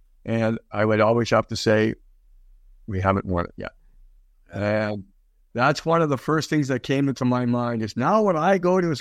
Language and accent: English; Coniston, Ontario, Canada; 200 miles north of Toronto, small town just outside of Sudbury, Ontario, Coniston, 2,500 people.